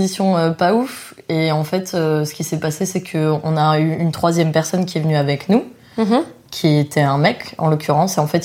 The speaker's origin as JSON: {"language": "French", "country": "France", "said": "c'était aussi un visa assez facile à avoir quand on est français, je précise."}